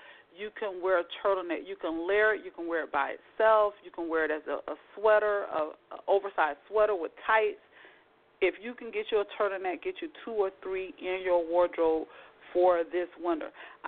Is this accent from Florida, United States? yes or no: yes; Lakeland, Florida, United States; And I hail right here from Central Florida, guys, Lakeland to be exact, the city of swans.